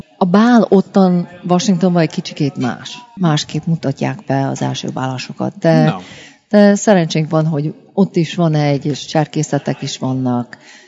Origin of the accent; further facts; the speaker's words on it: Cleveland, Ohio, United States; itt nőttem fel, itt tanultam magyarul, itt tanultam táncolni, csárdás. Itt vannak a szüleimek